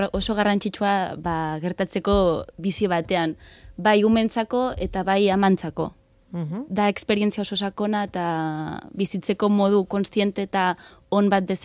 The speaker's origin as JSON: {"language": "Basque", "region": "Catalonia", "country": "Spain", "second_language": "Basque", "moved": "as an adult", "lives_now": "Basque Country, Spain", "said": "ni beraz katalana naiz, eta han dago, hemen baino arruntago."}